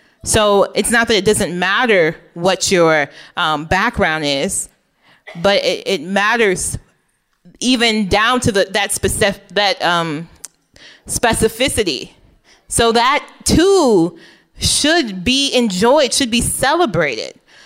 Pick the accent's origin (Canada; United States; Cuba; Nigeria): Nigeria; Well, we're Nigerian, so there's only certain kind of cars, and they're all like German and Japanese cars.